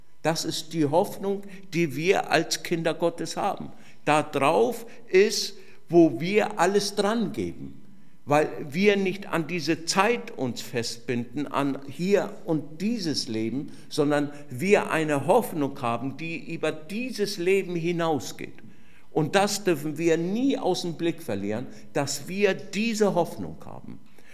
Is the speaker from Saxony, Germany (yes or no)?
no; Fürth, Bavaria, Germany; born there; moved away; ich bin gebürtig aus Mittelfranken, aus Fürth, Nürnberg, und wir sind damals hier hochgezogen